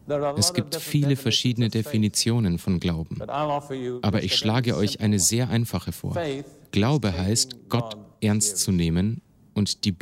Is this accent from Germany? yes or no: no; United Kingdom; Ich bin Brite durch und durch.